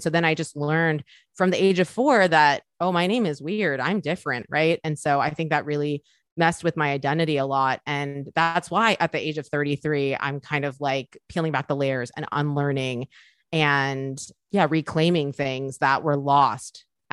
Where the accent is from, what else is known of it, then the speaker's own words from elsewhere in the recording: Virginia, United States; I grew up in Northern Virginia, where it's predominantly white and it is more diverse, but it's still very white.